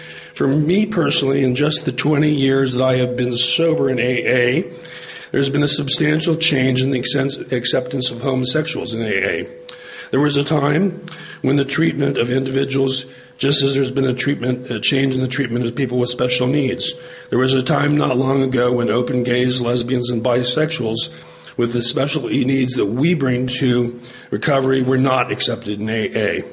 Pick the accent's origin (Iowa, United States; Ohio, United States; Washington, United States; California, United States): California, United States; San Diego; like I said, and I'm an open gay alcoholic. I come from San Diego, California.